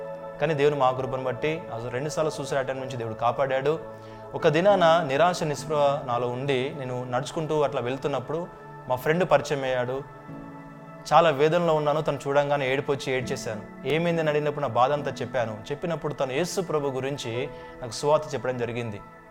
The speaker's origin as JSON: {"language": "Telugu", "town": "Pothampalli", "region": "Telangana", "country": "India", "said": "మాది మెదక్ డిస్ట్రిక్ట్ పోతంపల్లి గ్రామము."}